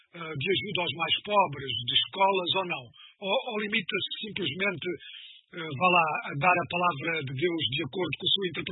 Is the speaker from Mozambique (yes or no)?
yes; Mozambique; em Moçambique, de onde eu sou